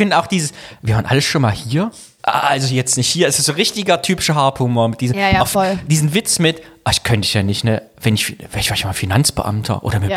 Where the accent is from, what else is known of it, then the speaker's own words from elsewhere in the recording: Thuringia, Germany; Das ist einer meiner Kindheitserinnerungen. Wir hatten bei uns in Thüringen immer so einen Holzperlenvorhang